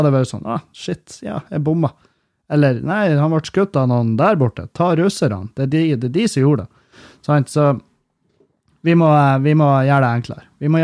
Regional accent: Meløy, Nordland, Norway; i Meløy, der jeg kommer fra.

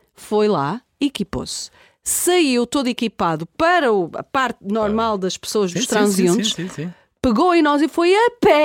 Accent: Viana do Castelo, Portugal; Não, é assim, eu sou de Viana do Castelo, não é?

